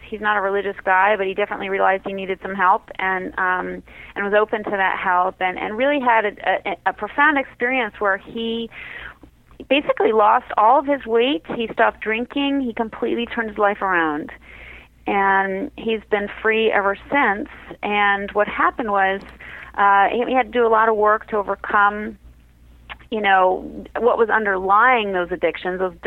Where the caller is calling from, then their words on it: Brentwood, California, United States; I live in Brentwood.